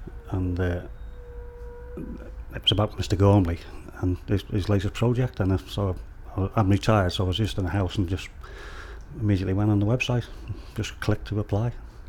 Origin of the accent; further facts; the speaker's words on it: Liverpool, North West England, United Kingdom; born there; I was born in Liverpool by the airport in Garston, but I've lived in Warrington now for 35 years. But it's only 11 miles away from where I was born, so yeah. I haven't changed my accent or anything like that.